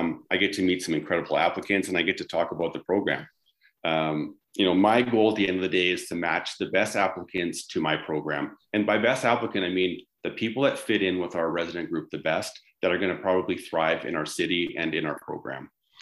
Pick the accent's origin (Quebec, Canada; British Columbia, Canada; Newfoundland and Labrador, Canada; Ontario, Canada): British Columbia, Canada; growing up in Lower Mainland, I was used to very dreary, wet winters.